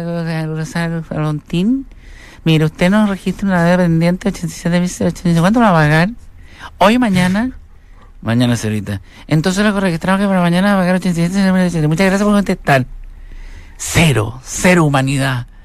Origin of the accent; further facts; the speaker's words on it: Chile; los chilenos hemos tomado la psicología del inmigrante porque estamos también en nuestro país, pero no somos chilenos en nuestra propia patria.